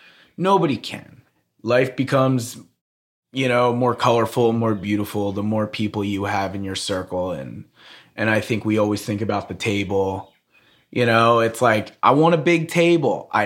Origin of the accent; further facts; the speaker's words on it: Philadelphia, Pennsylvania, United States; I grew up in Philly and, you know, grew up in a city atmosphere and lived in a city atmosphere my whole life.